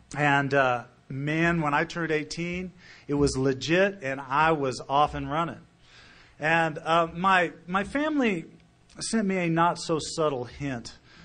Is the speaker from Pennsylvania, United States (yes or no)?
no; Austin, Texas, United States; born there; It started in Texas. I was born in Austin, Texas.